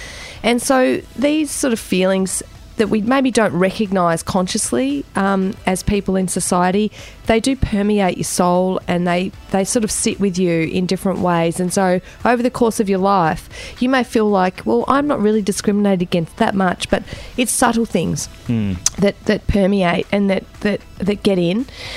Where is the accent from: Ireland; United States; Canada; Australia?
Australia; Tasmania; I felt really marginalised as a young person growing up in Tasmania. I came out when I was 19, which was 21 years ago.